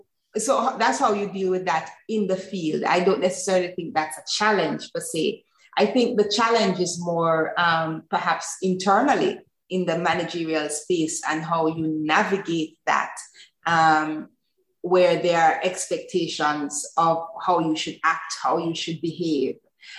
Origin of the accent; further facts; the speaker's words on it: Jamaica; I was respected because of the fact that I'm Jamaican. That was something that I was proud